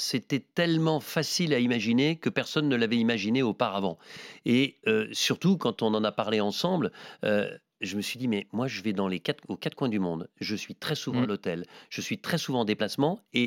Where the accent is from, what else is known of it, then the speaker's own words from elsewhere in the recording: Montauban, Occitanie, France; now in Toulouse, France; Alors, vous savez que moi, je viens de Montauban, on est à Toulouse, c'est pas pareil.